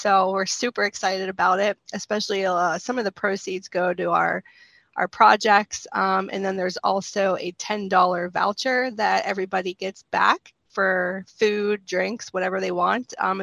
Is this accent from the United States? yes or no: yes; United States; I mean, I'm born and raised in Butler County